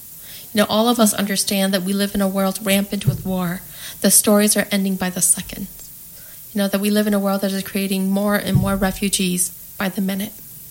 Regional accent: St. Paul, Minnesota, United States; In St. Paul, Minnesota, we grew up in the St. Paul Public Schools.

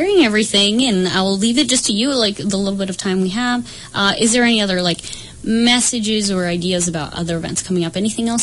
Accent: Colorado, United States; also born or lived in out east; now in Spokane, United States; I am not originally from Spokane. Like I said, I lived out east for a while and then Colorado originally where I grew up.

